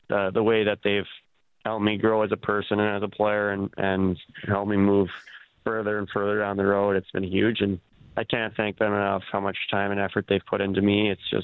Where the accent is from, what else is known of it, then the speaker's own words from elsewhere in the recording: Macklin, Saskatchewan, Canada; growing up in a very small town, it's kind of a blue-collar place. Helping my grandparents and my dad on the farm